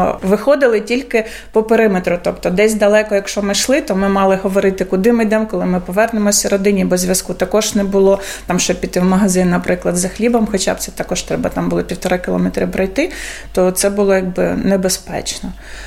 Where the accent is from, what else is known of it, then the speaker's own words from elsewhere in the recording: Kozachi Laheri, Kherson Oblast, Ukraine; Сама родом з Херсонської області, з села Козачі Лагері, але останні там майже 20 років проживала в місті Херсон з родиною, з чоловіком і з двома синами своїм.